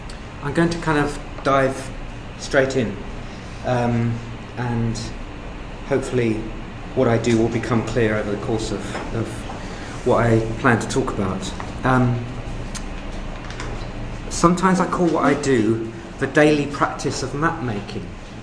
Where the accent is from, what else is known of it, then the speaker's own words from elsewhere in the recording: London, United Kingdom; I was born and raised in London, and apart from the 3 years I spent in Nottingham studying, I had lived in London all my life